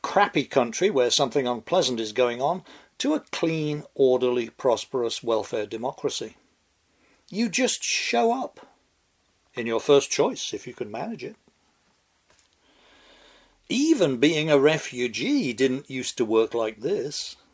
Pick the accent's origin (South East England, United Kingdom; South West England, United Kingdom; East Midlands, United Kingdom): East Midlands, United Kingdom; Northampton; I mentioned that Joy and her sisters, when children, had been evacuated to my hometown of Northampton